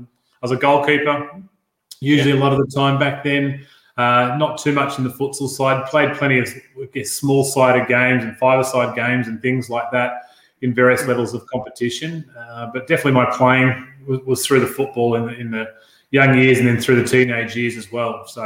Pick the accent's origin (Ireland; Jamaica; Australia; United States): Australia; Sydney, New South Wales; I'm on the Northern Beaches part of Sydney. Was born here and still continue to live here in what's a beautiful part of the world over here.